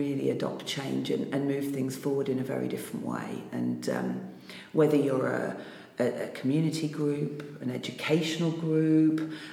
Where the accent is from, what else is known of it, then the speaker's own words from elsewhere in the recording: East Midlands, United Kingdom; You know, I'm actually from Lincolnshire originally.